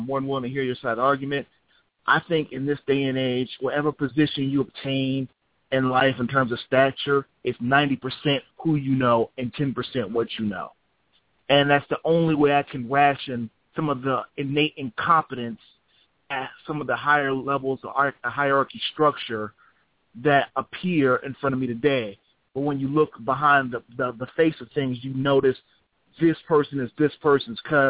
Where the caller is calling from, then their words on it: Ohio, United States; from Ohio.